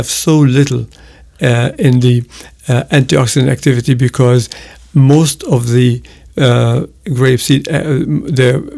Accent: Lebanon; we grow olives in where I grew up in Lebanon

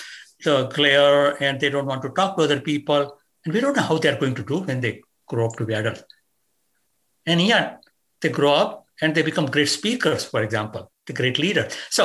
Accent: India; accent: Indian; now in United States; I was born and raised in India and I moved to the US.

